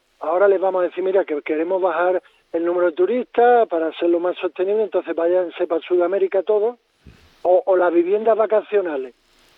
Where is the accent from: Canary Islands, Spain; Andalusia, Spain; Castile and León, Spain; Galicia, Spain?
Canary Islands, Spain; le digo que soy de Canarias